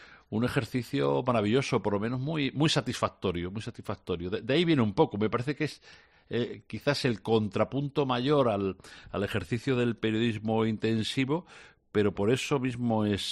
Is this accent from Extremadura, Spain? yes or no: yes; Guareña, Extremadura, Spain; Y eso es una Nochebuena como se celebraba en mi casa, en mi pueblo, en Guareña, cuando yo tenía 5, 8, 10, 12 años.